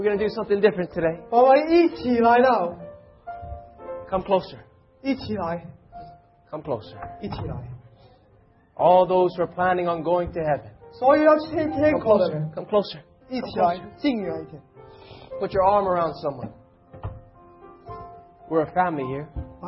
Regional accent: Hawaii, United States; I'm born and raised in Hawaii.

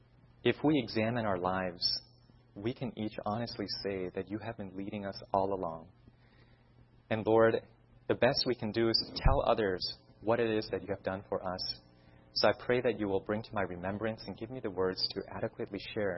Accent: Maryland, United States; I was born and raised in Maryland, and I initially had no interest going into medicine.

